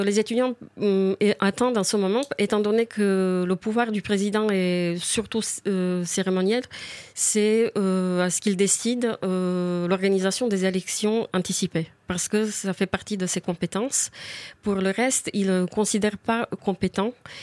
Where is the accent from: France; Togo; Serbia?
Serbia; la gare ferroviaire de Novi Sad, il s'agit de la deuxième ville de mon pays natal